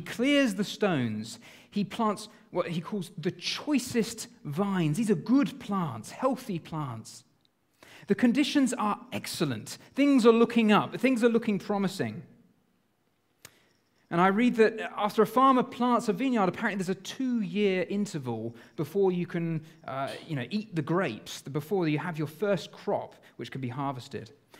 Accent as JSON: {"language": "English", "region": "England", "country": "United Kingdom", "said": "And being English, I thought, potatoes."}